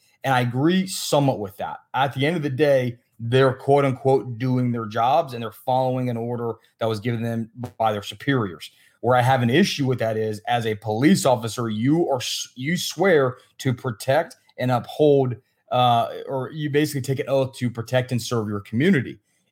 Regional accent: Virginia, United States; I'm originally from Virginia.

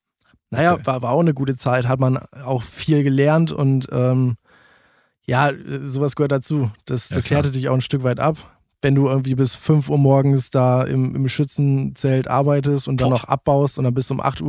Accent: Lower Saxony, Germany; born there; now in Bochum, Germany; 27 Jahre alt, komme gebürtig aus Niedersachsen, wohne seit mittlerweile 7 Jahren in Bochum, bin auch wegen des Studiums am SAE nach Bochum gezogen

